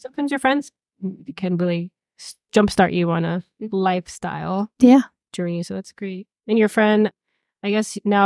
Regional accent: Miami, Florida, United States; And I'm from Miami, so I was a Miami party girl.

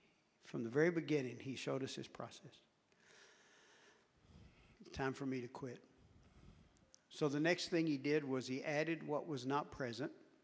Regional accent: Dallas, Texas, United States; You must be a city boy. I said, yeah, I'm from Dallas.

